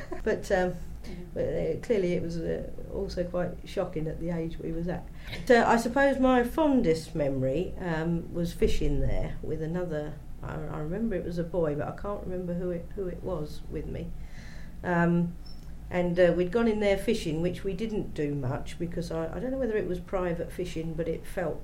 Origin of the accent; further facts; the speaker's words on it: Ely, East of England, United Kingdom; I now live in Forehill, but I was born at number 5 Ship Lane, Ely, in 1965. Well, basically, growing up in Ship Lane, that is right in the middle of the waterside area